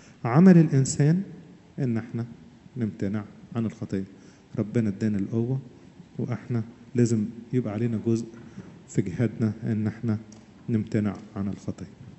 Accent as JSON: {"language": "Arabic", "country": "Egypt", "said": "عندنا في مصر"}